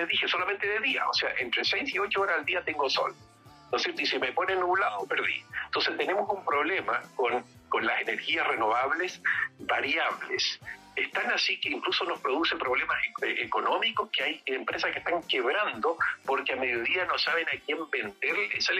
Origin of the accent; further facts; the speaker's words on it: Chile; Yo creo que todo esto nos va a beneficiar como chilenos, tenemos que unificarnos.